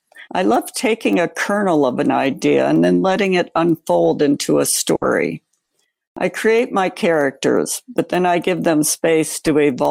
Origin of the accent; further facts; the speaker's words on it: Washington, D.C. area, United States; Well, I grew up in the Washington, D.C. suburbs, and most people work for the government in my neighborhood.